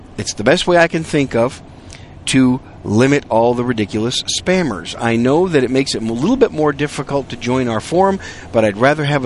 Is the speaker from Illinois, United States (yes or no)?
no; Wisconsin, United States; And kind of reminds me of the days when I was growing up in Wisconsin. I did most of my growing up in Wisconsin when the blizzards would come through